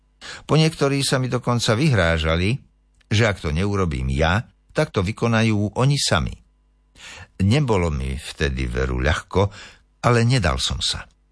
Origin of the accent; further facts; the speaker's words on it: Liptovská Revúca, Žilina Region, Slovakia; Veď kto by v mojej rodnej dedine Liptovské Revúce alebo na pracovisku Ústavu ekológie lesa Slovenskej akadémie vied na Starých horách nepoznal